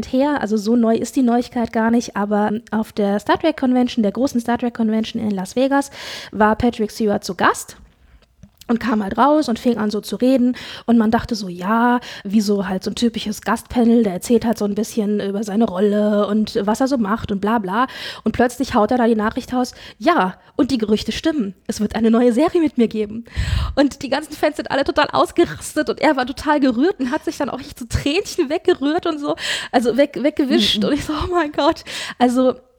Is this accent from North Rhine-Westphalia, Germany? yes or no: no; Frankfurt, Hesse, Germany; Wir kommen beide aus der Frankfurter Region bzw. Frankfurt